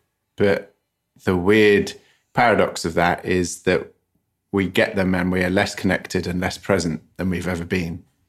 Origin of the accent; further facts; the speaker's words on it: England, United Kingdom; now in Los Angeles, United States; as an English person who lives in Los Angeles